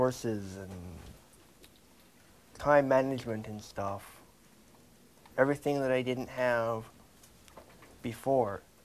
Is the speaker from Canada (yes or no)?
yes; Coquitlam, British Columbia, Canada; I'm from Coquitlam, pretty much.